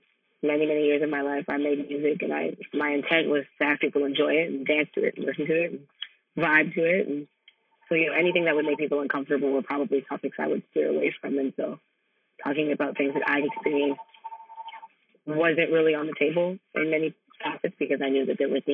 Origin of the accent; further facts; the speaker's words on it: Canada; growing up in Canada